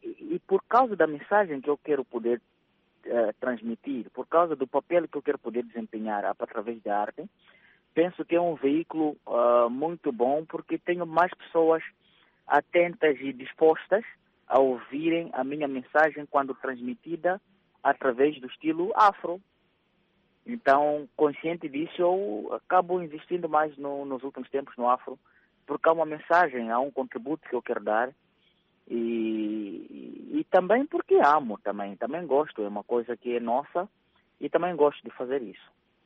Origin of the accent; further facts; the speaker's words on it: Beira, Sofala, Mozambique; porque eu sou da Beira em particularmente, sou moçambicano, mas sou da Beira, e Beira é aquela cidade que tem uma ligação muito especial com o estilo tropical